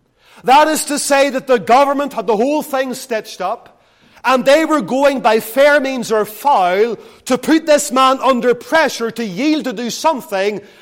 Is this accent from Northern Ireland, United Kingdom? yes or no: yes; Lisburn, Northern Ireland, United Kingdom; where I grew up in Lisburn